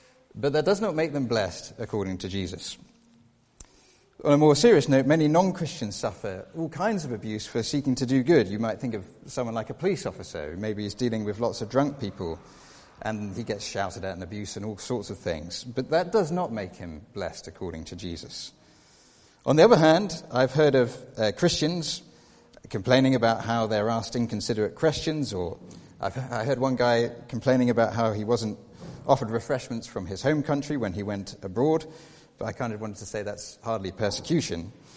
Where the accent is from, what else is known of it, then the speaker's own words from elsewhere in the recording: United Kingdom; And did you not know that I am British